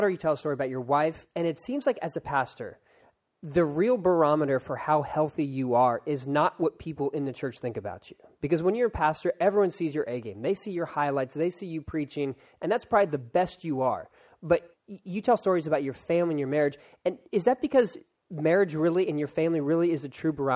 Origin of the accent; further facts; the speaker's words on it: Philadelphia, Pennsylvania, United States; born there; now in Texas, United States; Now, I was born in Philadelphia, but I live in Texas now.